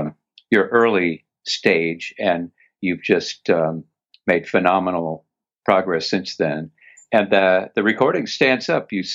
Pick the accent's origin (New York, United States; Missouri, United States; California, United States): Missouri, United States; Kansas City; took private lessons, got in the school orchestra, made it to the local youth symphony in Kansas City, my hometown.